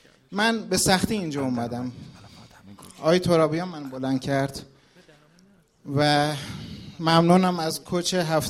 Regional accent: Kerman, Iran; از کرمان میام خدمتتون.

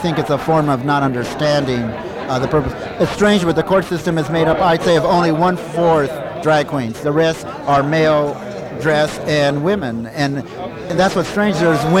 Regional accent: San Diego, California, United States; I think what's sad is in Los Angeles, I'm from San Diego, we don't have this.

